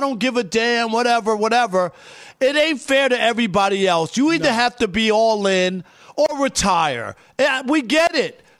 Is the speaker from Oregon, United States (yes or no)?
no; Queens, New York, United States; I grew up in Queens, though. I'm just saying.